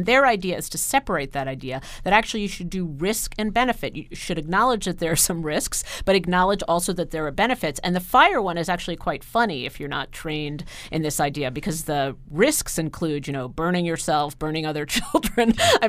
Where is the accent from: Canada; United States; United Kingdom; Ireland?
United States; Queens, New York; I grew up in the city, so I grew up in Queens. You know, it wasn't Manhattan, but it was a lot of, you know, concrete and six-story buildings.